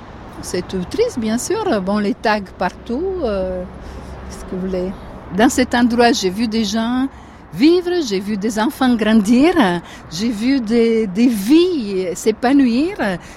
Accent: Romania; moved away; Je viens de la Roumanie et j'ai quitté la Roumanie en 86, à l'époque de Ceausescu, après une bataille de longue durée.

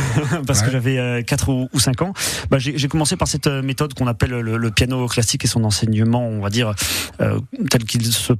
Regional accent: Saint-Maur-des-Fossés, Île-de-France, France; now in Avignon, France; C'était en région parisienne. Personne n'est parfait. J'ai grandi à Saint-Maur-des-Fossés, dans le Val-de-Marne 94, et je suis arrivé à Avignon en 2007, après un tour d'Amérique latine.

